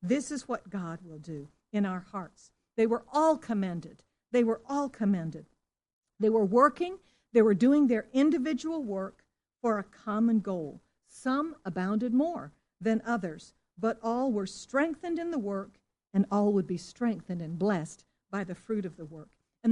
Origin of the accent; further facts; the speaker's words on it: Singapore; I remember as a child growing up in Singapore, because of the British influence, we played croquet as well.